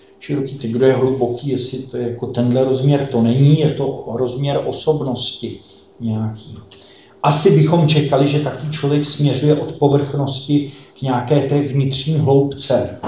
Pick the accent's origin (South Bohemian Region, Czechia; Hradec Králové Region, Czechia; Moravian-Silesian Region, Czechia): South Bohemian Region, Czechia; České Budějovice; já jsem z Budějovic, tam jsme se s Renatkou potkali.